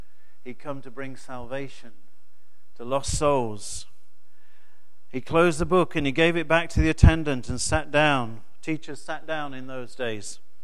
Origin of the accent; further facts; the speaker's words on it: Burton-on-Trent, West Midlands, United Kingdom; I come from Staffordshire, from the beer town of Burton-on-Trent.